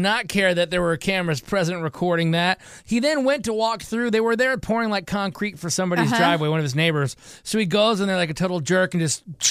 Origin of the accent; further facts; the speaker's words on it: Michigan, United States; I grew up in Michigan, so I'm a Detroit Tigers fan